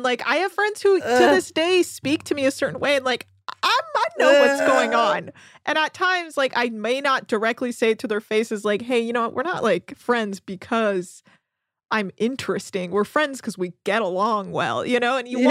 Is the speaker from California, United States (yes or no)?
yes; California, United States; I grew up in the Bay Area, and I felt a lot of that. My parents, because they've been in the Bay Area for so long, but had immigrated from Iran